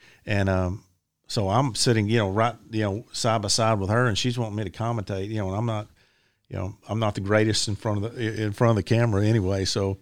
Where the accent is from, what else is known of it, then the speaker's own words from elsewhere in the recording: Tyler, Texas, United States; I'll be here a lot of, my hometown's only, Tyler's only 2 hours away.